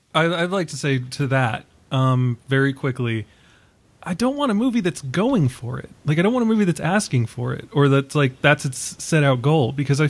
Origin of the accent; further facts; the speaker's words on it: Ireland; because I'm an Irishman, so my emotions are a fucking battlefield.